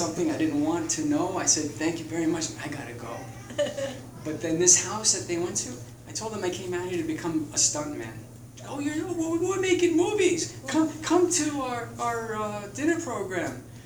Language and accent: English; New York City, New York, United States; I was born and reeked in New York City. I was from Spanish Harlem.